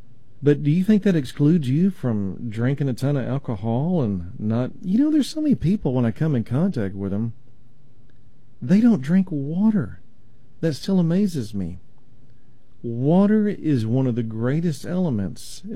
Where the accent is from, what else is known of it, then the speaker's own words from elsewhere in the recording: Texas, United States; Well, if I'm pronouncing it wrong, that's just because I'm from East Texas.